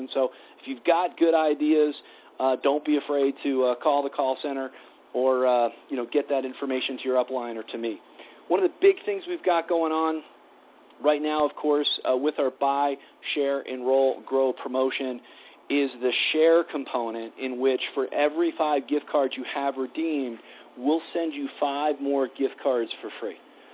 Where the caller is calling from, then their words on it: Colorado, United States; I'm calling in from Colorado tonight.